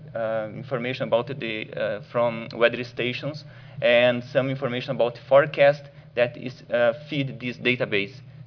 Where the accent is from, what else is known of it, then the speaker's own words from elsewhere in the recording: Brazil; English is a second language; now in United States; I would like to apologize by my English, not strong, and I will do my best, okay? As Clyde told, I'm from Brazil.